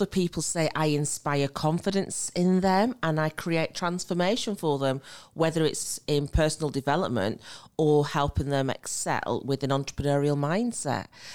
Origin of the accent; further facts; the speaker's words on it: Preston, North West England, United Kingdom; born and bred in Preston, Lancashire. He heard the accent come out there a little bit.